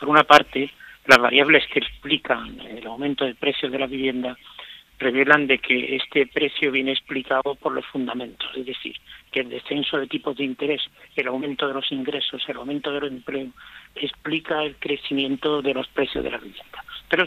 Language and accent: Spanish; Motril, Andalusia, Spain; lo he visto en mi pueblo, en Motril, este verano que estuve